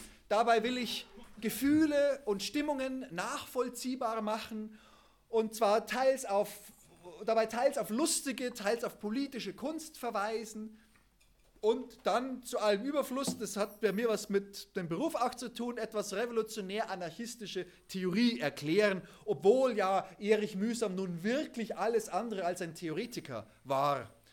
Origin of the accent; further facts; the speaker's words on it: Munich, Bavaria, Germany; das war in München, wo ich herkomme.